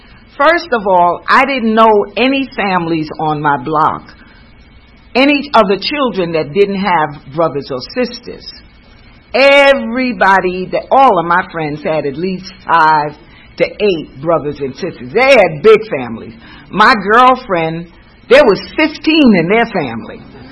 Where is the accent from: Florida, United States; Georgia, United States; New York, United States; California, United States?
New York, United States; New York City; I was born and bred in Harlem, New York.